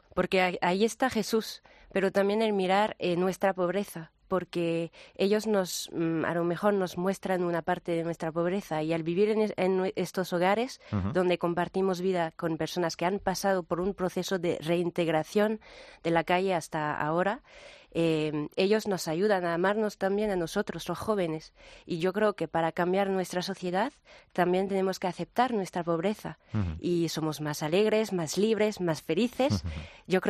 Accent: France; moved away as an adult; now in Madrid, Spain; yo soy francesa, tengo 24 años, no tengo familia aquí

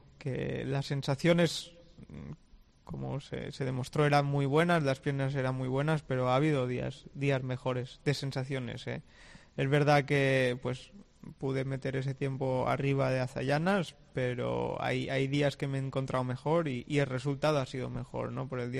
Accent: Balearic Islands, Spain; Soy mallorquín y somos así un poco desde la isla.

